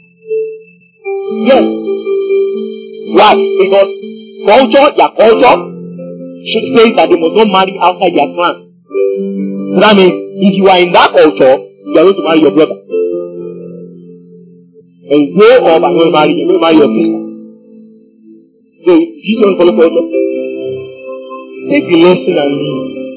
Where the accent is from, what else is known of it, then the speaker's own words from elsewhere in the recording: Nigeria; There are other ways we have as Nigerian to show that we are submitted to our husband, right?